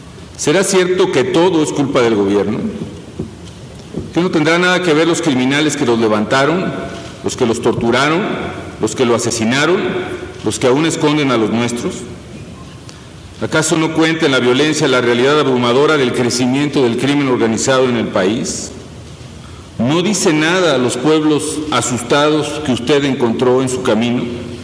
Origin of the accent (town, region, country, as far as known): Mexico